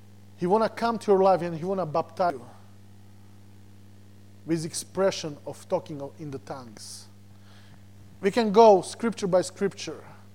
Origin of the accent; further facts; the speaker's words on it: Slovakia; born there; first language Slovak; English is a second language; I am Slovakian citizen. I born in Slovakia. So my mother language or country where I belong, it's Slovakian language. So I will speak Slovakian.